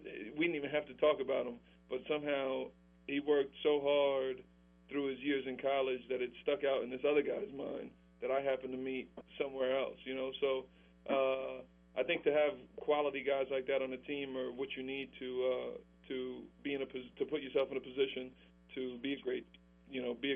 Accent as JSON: {"language": "English", "region": "New Jersey", "country": "United States", "tie": "born or raised there", "said": "And, you know, I grew up in Jersey, so it was also part of the decision process."}